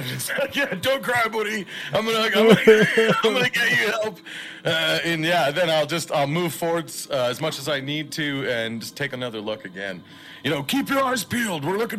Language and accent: English; Canada; I'm Canadian. We're all French.